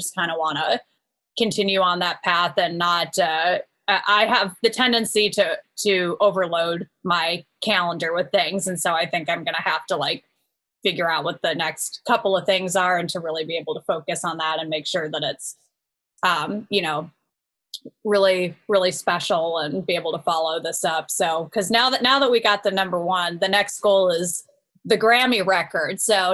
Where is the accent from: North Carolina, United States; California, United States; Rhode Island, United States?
California, United States; we're both from the same area, Northern California. We're both from Marin County.